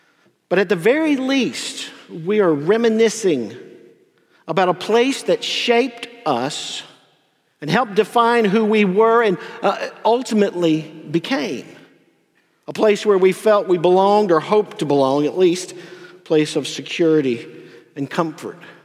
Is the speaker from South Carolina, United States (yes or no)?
yes; Pickens, South Carolina, United States; Now, these are just some of the things I remember from my hometown, Pickens, South Carolina.